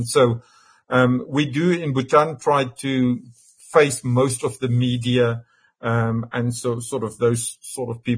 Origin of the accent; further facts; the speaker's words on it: Australia; also born or lived in Singapore; And even I'm classed as Singaporean, although I'm Australian, because I lived in Singapore just before I moved here.